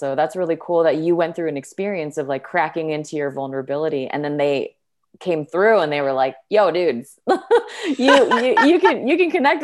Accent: Hamilton, Ontario, Canada; moved away as an adult; now in United States; I'm actually from Hamilton, Ontario.

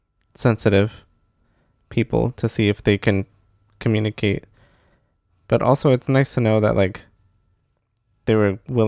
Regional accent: Georgia, United States; I was born and raised in Georgia. My parents are both from Mexico, but come from different parts.

